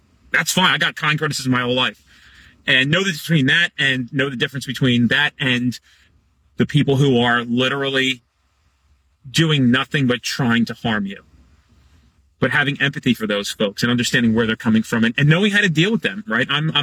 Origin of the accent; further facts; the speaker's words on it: Canada; accent: Canadian; Thanks, man, from Canada. Appreciate that. Eh? That's all I got. It's my Canadian accent.